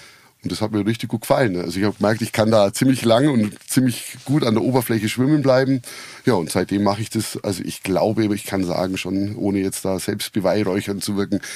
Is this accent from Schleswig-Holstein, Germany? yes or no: no; Marktoberdorf, Bavaria, Germany; Also ich bin eigentlich im Ostallgäu in Marktoberdorf aufgewachsen, war da eigentlich ziemlich fest mit meinen Wurzeln verwurzelt.